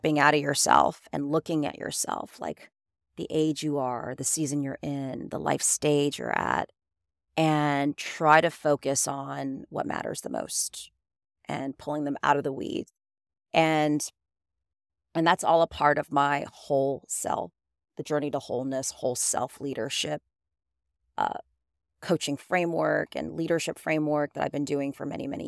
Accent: Manhattan, New York, United States; now in Tampa, United States; I'm born and raised in Manhattan. He's from Georgia. Met in New York. We lived in Manhattan together.

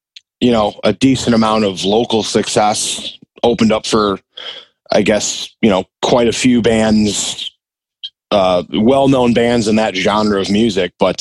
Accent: Chicago, Illinois, United States; I'm a drummer. I'm from Chicago.

